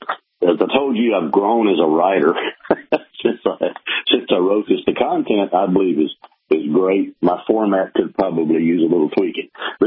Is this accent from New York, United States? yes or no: no; Louisiana, United States; I didn't. I grew up in West Central Louisiana. But I called it Mayberry simply because the home that I grew up in, I grew up in a pastor's home. We lived in a rural setting.